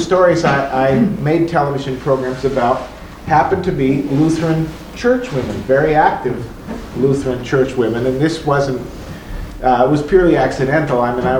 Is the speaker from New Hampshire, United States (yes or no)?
no; Minnesota, United States; moved away as an adult; now in Seattle, United States; I moved actually to Seattle from Minnesota and actually started my television work with KTCA, some of you are familiar with Channel 2 in Minneapolis